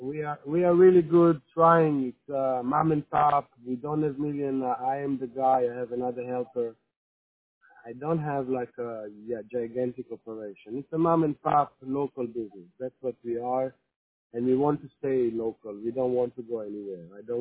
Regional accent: Israel; English is a second language; I need to tell you, I'm not American. You can hear my accent. I'm actually Israeli. So I'm not raised on all this.

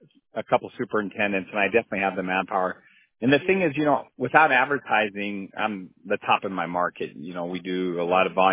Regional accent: Helena, Montana, United States; I'm from Helena.

